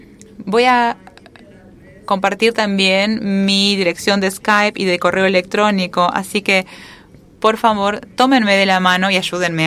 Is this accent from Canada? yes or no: yes; Canada; vengo de Canadá